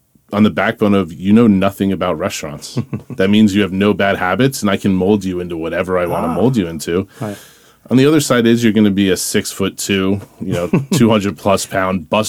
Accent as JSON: {"language": "English", "region": "New Jersey", "country": "United States", "tie": "born or raised there", "said": "I'm a Jersey boy at heart. I grew up in Hunterdon County, kind of farmland, but, you know, single mom, low-income condo."}